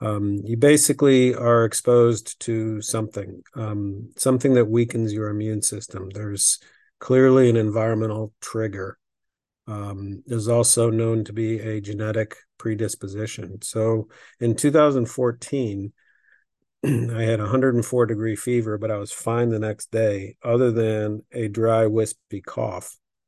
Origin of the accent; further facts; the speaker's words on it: Victor, New York, United States; For me, growing up in Victor, older sister Margie, shout out to Margie, and younger brother Doug, my parents. It was just a wonderful place and time to grow up.